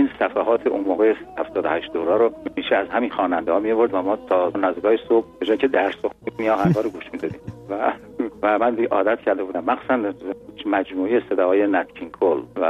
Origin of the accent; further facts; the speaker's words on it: Isfahan, Iran; بنده هرچند که اصل پدر و مادرم مال آباده شیراز، یعنی از استان فارس هستم، بنده خودم در اصفهان متولد شدم، در اصفهان بزرگ شدم، در اصفهان چه میدونم حالا بگیم مکتب، کودکستان، دبستان، دبیرستان و دانشگاه رو در اصفهان تمام کردم.